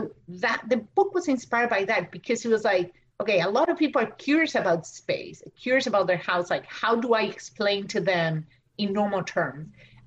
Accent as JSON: {"language": "English", "country": "Argentina", "second_language": "English", "moved": "yes", "lives_now": "United States", "said": "I know I'm an immigrant, I'm from Argentina, English is my second language, it's like very basic data."}